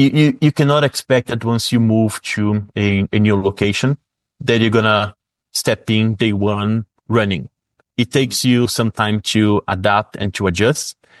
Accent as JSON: {"language": "English", "country": "Brazil", "tie": "born or raised there", "second_language": "English", "moved": "yes", "said": "growing up in Brazil, you are very comfortable with the environment that you were placed."}